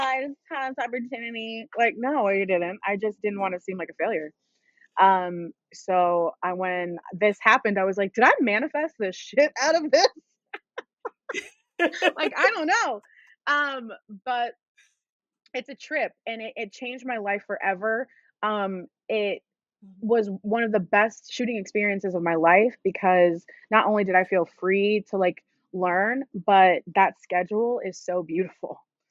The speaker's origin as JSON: {"language": "English", "town": "Orlando", "region": "Florida", "country": "United States", "said": "I'm literally from Orlando."}